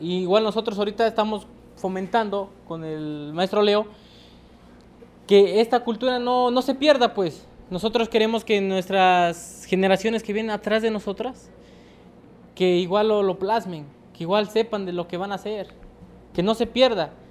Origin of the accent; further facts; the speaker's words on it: Xoquitlán, Mexico; yo sé hablar el náhuatl. Y yo estoy orgulloso de que lo sé hablar. Y fíjense, yo soy de Xoquitlán